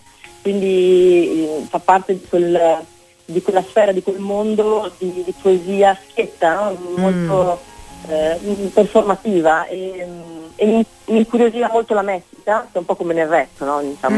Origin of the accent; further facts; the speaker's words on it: Trento, Trentino-Alto Adige, Italy; born there; io sono nata a Trento, però mi sento, come dire, mi sento italiana di tutta la penisola dentro.